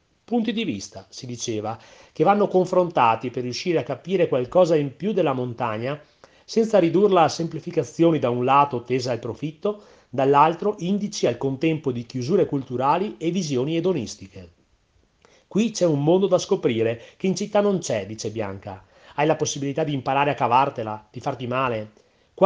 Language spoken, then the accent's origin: Italian; Adria, Veneto, Italy; Io vengo da Adria, in provincia di Rovigo, ma a Gosaldo ho trascorso mesi interi.